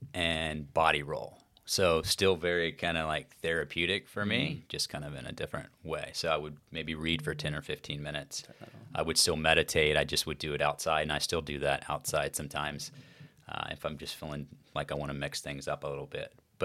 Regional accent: Texas, United States; Yeah. I grew up in Texas. My family, my father, are actually originally from here, from the Bradenton area.

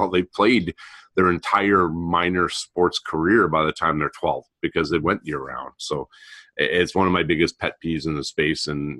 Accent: Montreal, Quebec, Canada; also born or lived in West Coast, Canada; when I grew up in Montreal. Then when I shifted to the West Coast

